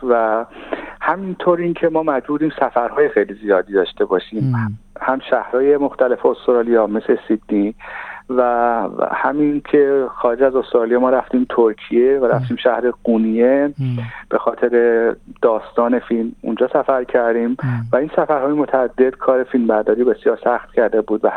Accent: Iran; و من به عنوان یک ایرانی خیلی من تحت تأثیر قرار داد

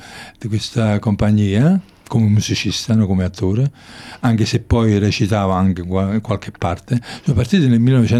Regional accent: Naples, Campania, Italy; Abitavo, sì, dove sono nato. Sono nato a Napoli, quindi via Poggioreale era il luogo, cioè l'indirizzo, la casa dove...

